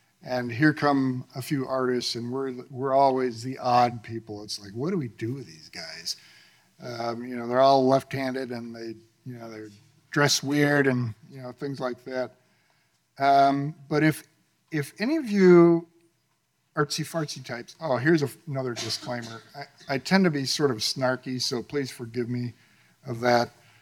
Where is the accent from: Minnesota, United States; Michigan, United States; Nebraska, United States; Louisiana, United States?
Michigan, United States; Grand Rapids; it happens in my hometown, Grand Rapids, Michigan.